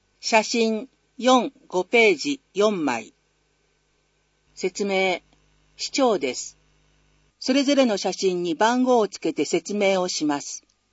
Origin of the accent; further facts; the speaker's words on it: Kawagoe, Saitama, Japan; 私は川越の松郷で生まれ育ちました。